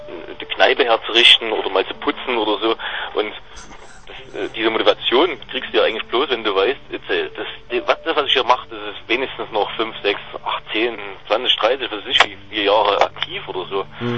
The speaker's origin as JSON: {"language": "German", "town": "Auerbach", "country": "Germany", "said": "Ich komme aus Auerbach."}